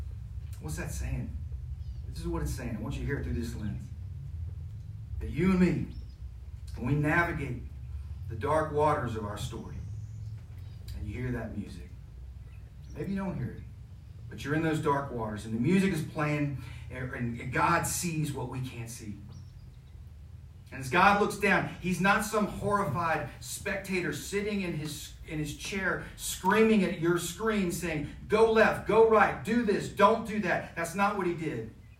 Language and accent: English; Florida, United States; And I grew up in Florida, right? You see Jaws and you're from Florida, you don't get in the ocean for about 6 more years.